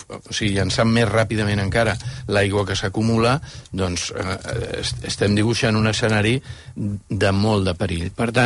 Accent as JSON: {"language": "Catalan", "town": "Arenys", "region": "Catalonia", "country": "Spain", "said": "Jo soc d'Arenys."}